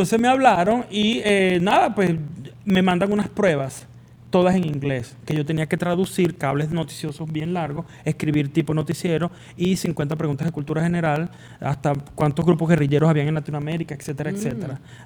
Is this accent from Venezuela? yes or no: yes; Venezuela; moved away as an adult; cuando yo llegué de Venezuela, como todo el mundo que llega inmigrante a este país